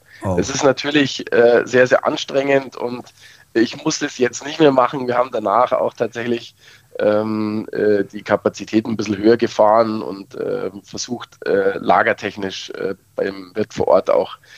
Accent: Munich, Bavaria, Germany; born there; Ja, also ich bin ja gebürtiger Münchner

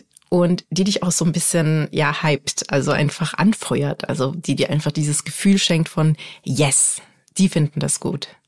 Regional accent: Dresden, Saxony, Germany; Ich komme ursprünglich aus Dresden.

